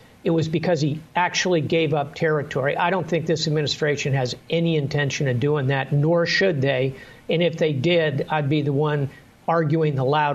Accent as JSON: {"language": "English", "country": "United States", "said": "because I'm Greek American and I know the Greek alphabet"}